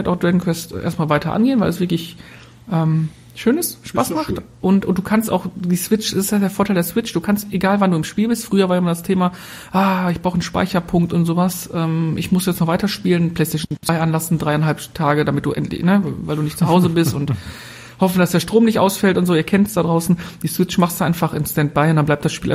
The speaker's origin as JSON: {"language": "German", "region": "North Rhine-Westphalia", "country": "Germany", "said": "wir kommen ja aus dem Ruhrgebiet"}